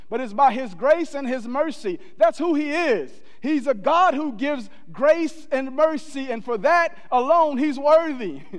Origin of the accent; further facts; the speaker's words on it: Southern US, United States; But I'm from the South. I'm from the South, and in the South, children don't call grown-ups by their first name.